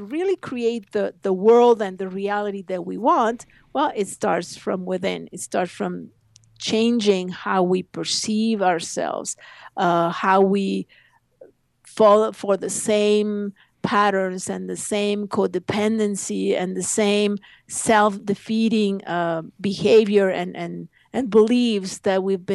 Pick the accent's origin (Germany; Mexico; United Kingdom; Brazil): Mexico; And I grew up in Mexico, so there was not a lot of Indian anything